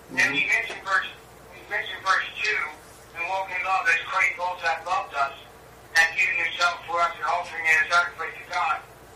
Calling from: Woodbury, New Jersey, United States; I'm actually in New Jersey.

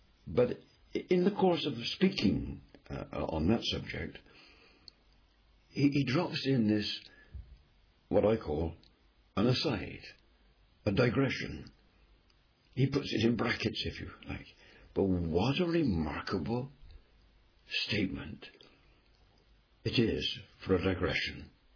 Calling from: United Kingdom; I'm speaking from the United Kingdom

